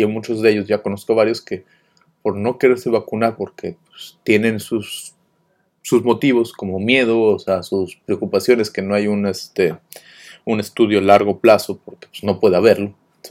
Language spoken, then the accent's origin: Spanish; Mexico; moved away; Me gusta saber qué pasa en México, porque bueno, pues es de donde vengo